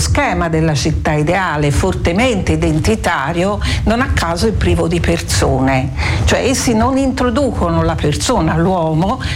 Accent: Tuscany, Italy; dato che siamo toscani

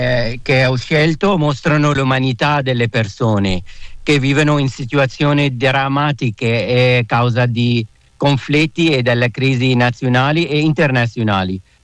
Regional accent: Syria; dalla Siria, dalla guerra in Siria, che è il mio paese di origine.

